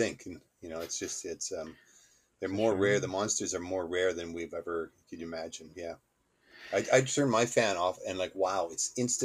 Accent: Lytton, British Columbia, Canada; You guys know that I'm actually, my hometown is Lytton.

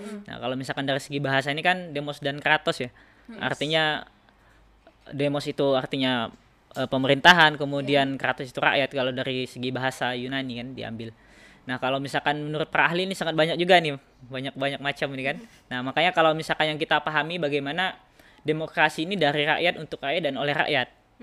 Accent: West Kalimantan, Indonesia; untuk daerah asal saya dari Kabupaten Sambas.

